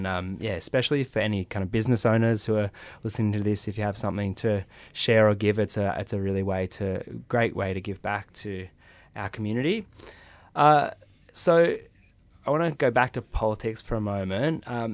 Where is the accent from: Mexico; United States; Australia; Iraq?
Australia; Nowra, New South Wales; I think of my own experience growing up in Nowra